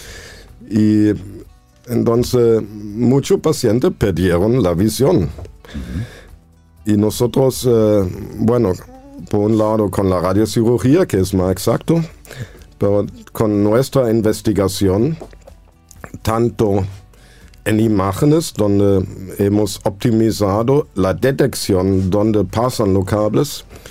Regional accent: Germany; now in Dominican Republic; Originalmente alemán, pero ya soy dominicano.

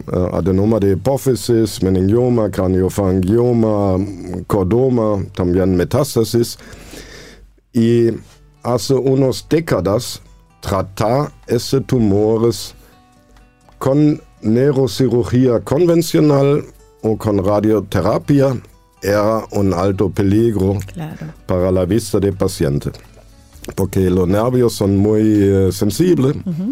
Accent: Germany; now in Dominican Republic; Originalmente alemán, pero ya soy dominicano.

